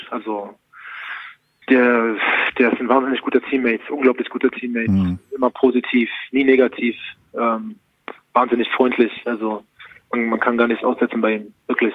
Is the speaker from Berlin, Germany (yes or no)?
yes; Berlin, Germany; Ich bin Berliner, das ist meine Heimat.